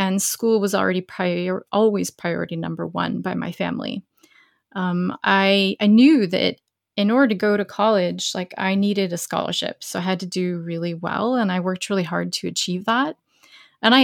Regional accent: Tucson, Arizona, United States; I grew up in Tucson, Arizona, so like very far away from the ocean.

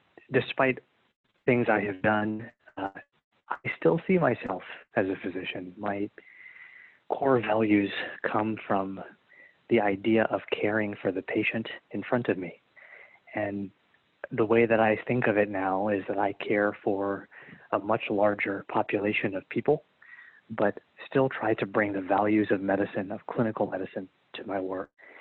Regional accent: New York, United States; also born or lived in Washington, D.C. / Boston; now in Durham, United States; I came here from D.C., and before that, born and raised in New York, and then did my training in Boston. I always tell people, this is the furthest south that anyone in my family has ever lived.

